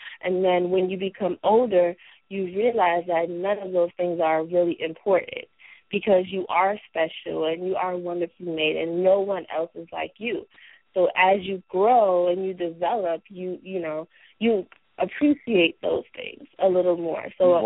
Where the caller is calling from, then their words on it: New York, United States; I'm calling from New York.